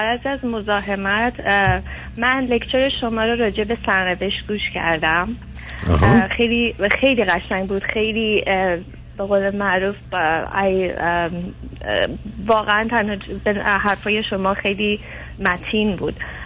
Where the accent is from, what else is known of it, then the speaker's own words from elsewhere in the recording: Iran; من خودم تو اقلیت مذهبی تو ایران بزرگ شدم